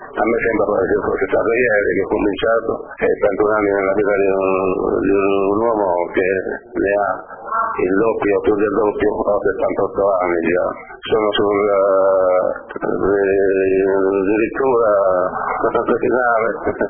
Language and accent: Italian; Molise, Italy; now in Argentina; Io, come ben sapete, sono molisano dell'Alto Molise, un paesetto dell'Alto Molise, immigrai in Argentina prima mio padre nel 1950.